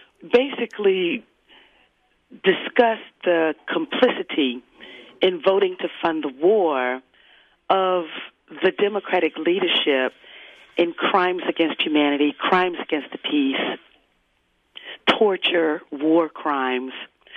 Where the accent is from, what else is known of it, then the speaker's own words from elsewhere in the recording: Georgia, United States; born there; now in Wisconsin, United States; Well, now, I was born in Georgia, mm-hmm. and we're not accustomed to this.